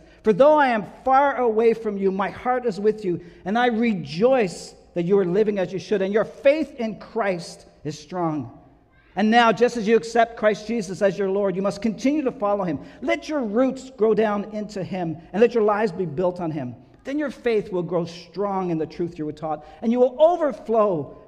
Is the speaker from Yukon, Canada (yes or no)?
no; Newfoundland and Labrador, Canada; I grew up in Newfoundland. We rarely had more than one lane going each way.